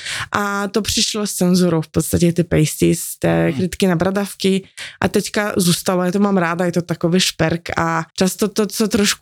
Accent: Poland; Czech is a second language; Kdesi dávno som učila polštinu, pretože pocházím z Polska.

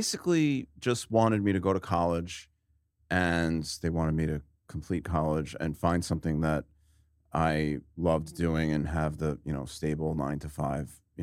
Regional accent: Roslyn, New York, United States; I grew up in Roslyn, New York, in Long Island, and yeah, I just was interested in tennis and wrestling and sports

